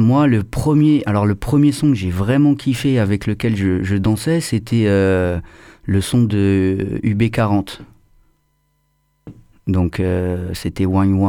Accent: Paris, Île-de-France, France; moi je viens de Paris, c'est, mon quartier c'était Porte de Montreuil en fait. Et donc à cette époque-là, bah, j'étais jeune, j'avais 9 ans

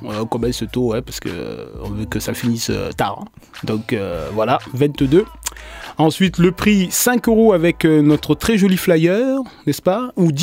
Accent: Marseille, Provence-Alpes-Côte d'Azur, France; on est des Marseillais, 4 Marseillais, hein, pur sang, pur jus

